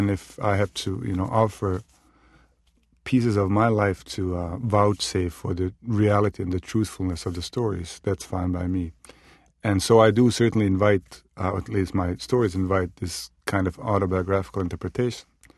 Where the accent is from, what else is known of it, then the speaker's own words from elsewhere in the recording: Bosnia & Herzegovina; moved away as an adult; now in United States; I found myself here because of the Bosnian War. I was born and raised in Bosnia and came to the United States for a short visit.